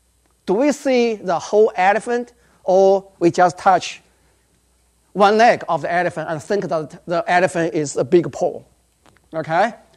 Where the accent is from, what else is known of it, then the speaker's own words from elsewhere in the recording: Sichuan, China; this earthquake in 2008 that happened in Sichuan province, by the way, my hometown.